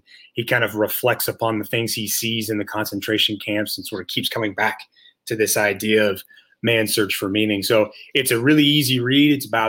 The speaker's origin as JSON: {"language": "English", "region": "Southeast", "country": "United States", "tie": "born or raised there", "said": "I grew up kind of in the Southeast and I've always kind of been on the East Coast side of things"}